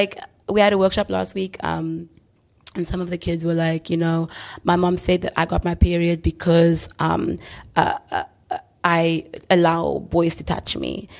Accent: South Africa; I'm from South Africa. Immediately, you are the America of the African continent.

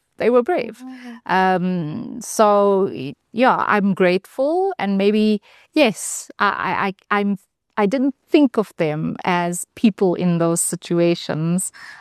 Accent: South Africa; I identify more strongly as South African

